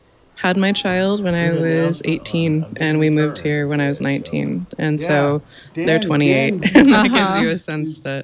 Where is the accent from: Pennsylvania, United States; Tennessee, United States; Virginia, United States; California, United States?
California, United States; Oroville; I am a lifelong Northern California person. I grew up in Oroville, and I've lived in Chico for almost 30 years.